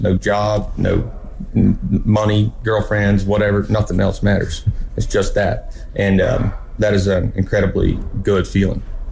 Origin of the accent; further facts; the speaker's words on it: West Virginia, United States; You know, it has a special place in my heart because this is my hometown.